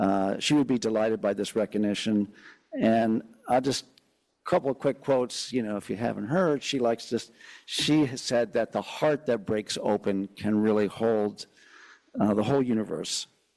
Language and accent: English; East Coast, United States; now in Berkeley, United States; we all live in Berkeley, we came here even though we grew up on the East Coast.